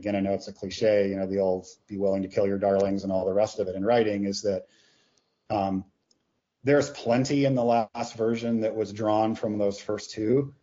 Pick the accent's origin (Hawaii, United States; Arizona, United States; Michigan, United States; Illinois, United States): Hawaii, United States; like there's references in here to kind of where I grew up in Hawaii and the rest